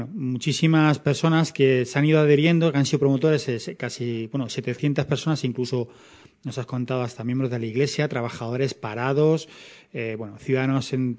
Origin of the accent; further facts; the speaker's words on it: Leganés, Community of Madrid, Spain; Exactamente, y como nosotros somos de Leganés, pues hay que decirlo.